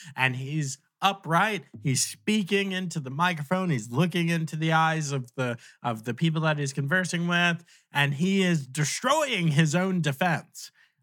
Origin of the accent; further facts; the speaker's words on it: New York, United States; So I'm from New York.